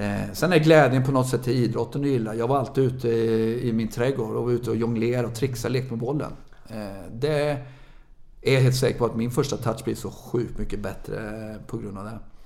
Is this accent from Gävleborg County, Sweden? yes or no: no; Mellerud, Västra Götaland County, Sweden; jag hade många duktiga spelare i Mellerud där jag växte upp som 10-12-åring.